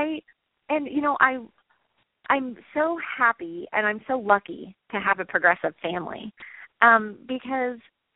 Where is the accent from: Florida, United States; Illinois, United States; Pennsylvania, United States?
Illinois, United States; I know a little boy right now in my hometown back in Illinois who is suffering from brain cancer.